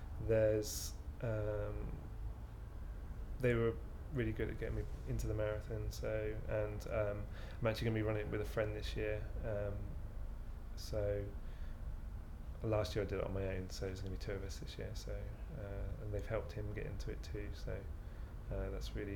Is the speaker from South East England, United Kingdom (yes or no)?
yes; Aldershot, South East England, United Kingdom; born there; I lived in the Siren System most of my life, but I was born in Aldershot, which is a army barrack town. So my dad was in the army and my mum was from an army family.